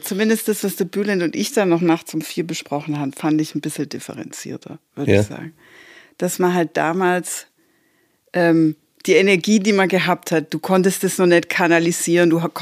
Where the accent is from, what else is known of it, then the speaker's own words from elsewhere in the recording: Heilbronn, Baden-Württemberg, Germany; now in Frankfurt am Main, Germany; ich habe Heilbronn verlassen. Ich lebe seit 16, 17 Jahren in Frankfurt am Main.